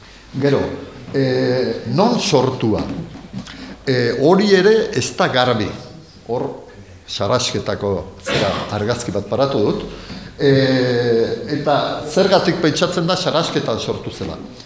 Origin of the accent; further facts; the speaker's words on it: Pamplona, Navarre, Spain; zera Iruñekoa naiz, bai, pixuat, Iruñekoa naiz